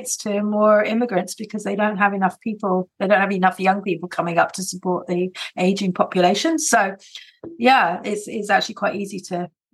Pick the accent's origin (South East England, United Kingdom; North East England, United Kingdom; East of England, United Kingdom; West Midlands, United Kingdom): South East England, United Kingdom; Canterbury; I'm from Kent, Canterbury, Kent in England. I was actually born in London, but we moved when I was a toddler down to the southeast. So that's the nearest bit of England to France.